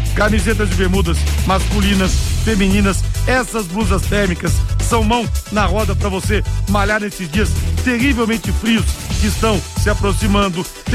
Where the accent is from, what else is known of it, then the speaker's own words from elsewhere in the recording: São José dos Campos, São Paulo, Brazil; meu conterrâneo lá na minha terra natal, na minha terra querida São José dos Campos.